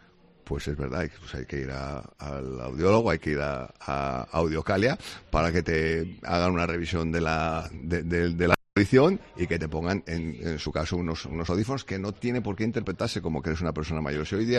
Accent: Asturias, Spain; Yo, pues mira, pues lo siento, no soy de Asturias. Yo soy asturiano

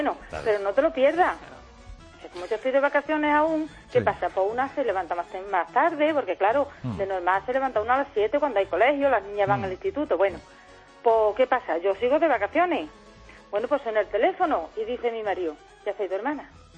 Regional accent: Alcolea del Río, Andalusia, Spain; now in Valencia, Spain; Yo vivo aquí en Valencia, soy de Sevilla, de Alcolea del Río, pero me voy a San José de Rinconada con mi hermana.

